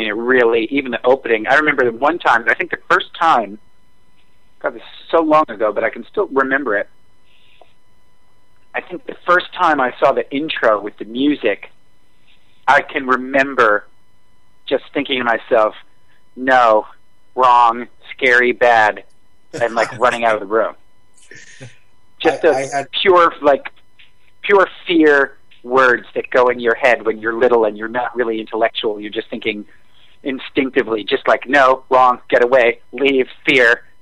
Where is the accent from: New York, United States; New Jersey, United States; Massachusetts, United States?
New York, United States; New York City; I grew up in New York City, and we had a local television station called WPIX.